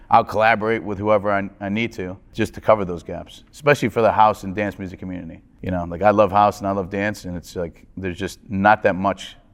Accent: Lakewood, United States; now in New York, United States; So I grew up in Lakewood, right? And then at the age of 19, I moved to New York and found myself working on Wall Street.

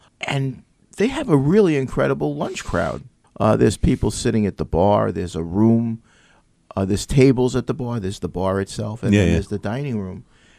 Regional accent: Oceanside, California, United States; My sister is 3 years younger than I, and growing up in Oceanside in the 60s and 70s, she had an easy bake oven.

